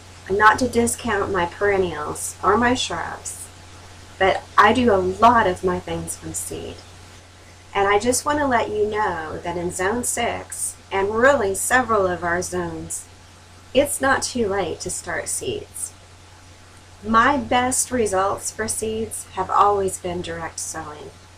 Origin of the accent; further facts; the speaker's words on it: Indiana, United States; On the web … around here, it's just … I'm a gardener from Southern Indiana.